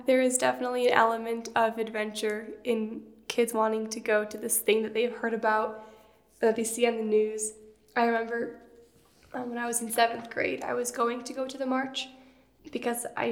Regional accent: Chicago, Illinois, United States; I grew up in the Chicago area and have always been involved in the pro-life movement.

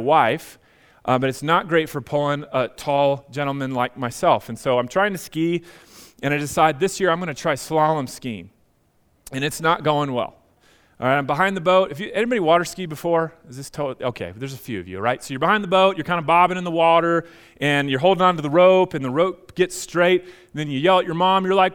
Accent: Minnesota, United States; I'm totally Minnesotan, super proud of that, right?

